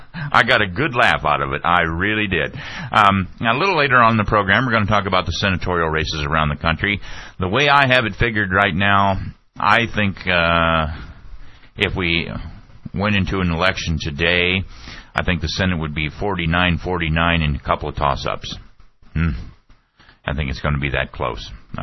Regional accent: Midwest, United States; now in Florida, United States; Love fall, although it's a different kind of a fall here in Southwest Florida. Was born and raised in the Midwest, of course, and you know how the leaves turn color and all that.

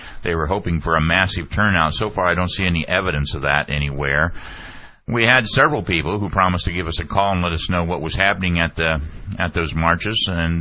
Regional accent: Midwest, United States; now in Florida, United States; Love fall, although it's a different kind of a fall here in Southwest Florida. Was born and raised in the Midwest, of course, and you know how the leaves turn color and all that.

